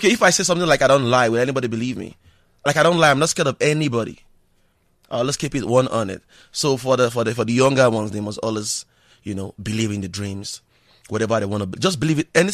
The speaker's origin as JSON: {"language": "English", "town": "Warri", "region": "Delta", "country": "Nigeria", "tie": "born or raised there", "also_born_or_lived": "Lagos", "said": "So I grew up in Warri local government in Nigeria. That's in Delta State, you know. But some adolescent age, I was in Lagos, Nigeria."}